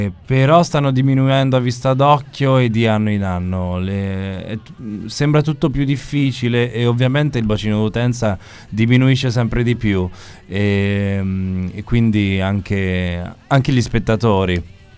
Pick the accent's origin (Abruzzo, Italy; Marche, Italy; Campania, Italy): Marche, Italy; Camerano; 4 sono di Camerano, che è il nostro paese, che è un paese di 5.000 persone dove non c'è nulla, se no un bar e una pompa di benzina probabilmente